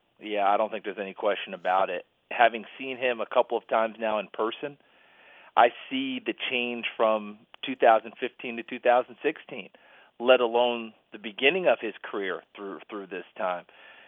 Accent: New York, United States; This isn't a major complaint, but I'm from New York. You know, I grew up in New York State. I like snow on the ground at the holiday.

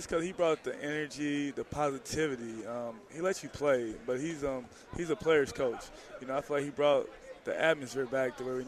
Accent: Tennessee, United States; I'm from Tennessee, so

